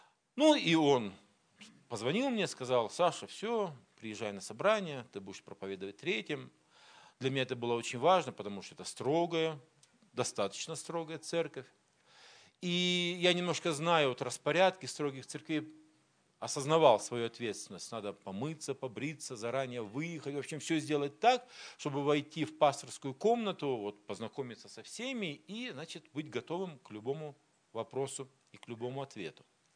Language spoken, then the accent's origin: Russian; Minusinsk, Krasnoyarsk Krai, Russia; Я говорю: из Сибири. Они говорят: Сибирь большая, ты откуда? Я говорю: из Минусинска.